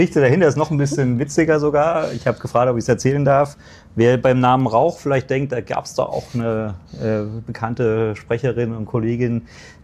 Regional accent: Darmstadt, Hesse, Germany; Ich komme aus Darmstadt, bin das erste Mal hier

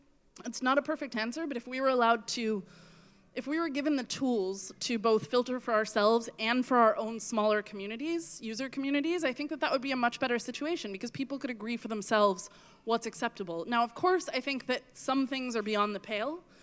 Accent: United States; So I wanna say that I'm American, quite obviously, if you hadn't guessed.

